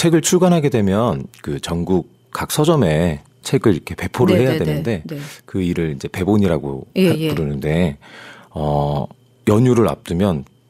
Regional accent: Wonju, Gangwon, South Korea; now in Seoul, South Korea; 그 제 고향은 원래 원주인데 강원도 원주인데 지금 네. 부모님은 춘천에 계셔서

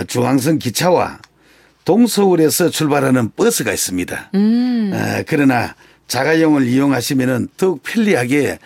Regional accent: Gunwi, North Gyeongsang, South Korea; 그 외에는 계속 고향에서 태어나고 자랐습니다.

